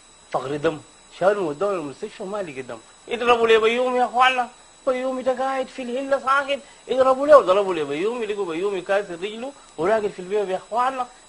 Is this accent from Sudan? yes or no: yes; Wadi Halfa, Northern, Sudan; أنا من أبناء حلفة